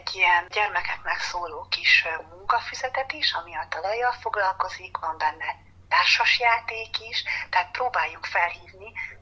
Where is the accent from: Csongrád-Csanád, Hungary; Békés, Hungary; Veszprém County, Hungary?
Csongrád-Csanád, Hungary; én a Dorozsma-Majsai homokháton nőttem fel, és kislánykoromban, amikor pici voltam, akkor homokozni akartam, akkor csak kimentem a ház mögé